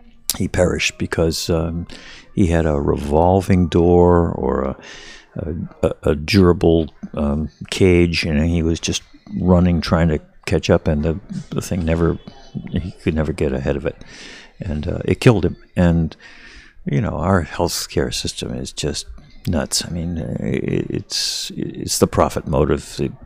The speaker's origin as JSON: {"language": "English", "region": "Arizona", "country": "United States", "tie": "born or raised there", "said": "in Washington or in my home state of Arizona"}